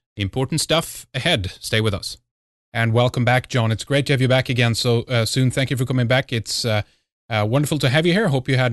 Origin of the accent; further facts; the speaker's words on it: Sweden; English is a second language; from Sweden.